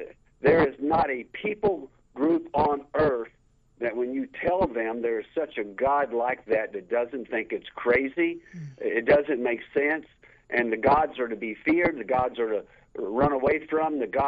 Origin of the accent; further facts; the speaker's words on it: Kentucky, United States; I grew up in north central Kentucky. If you were to sort of drop a point between Lexington, Kentucky, Cincinnati, Ohio, and Louisville, Kentucky, I'm somewhere in the middle of all of t